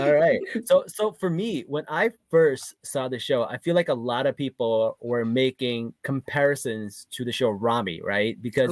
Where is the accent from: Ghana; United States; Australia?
United States; New Jersey; That's how I felt as a Pakistani from New Jersey watching Miss Marvel.